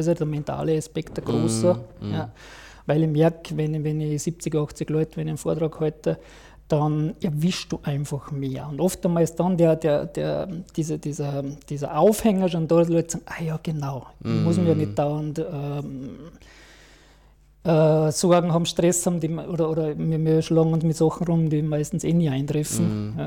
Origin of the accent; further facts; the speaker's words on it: Salzburg, Austria; ich bin ein Salzburger und ich betreibe da eine Heilmassagepraxis seit 12 Jahren.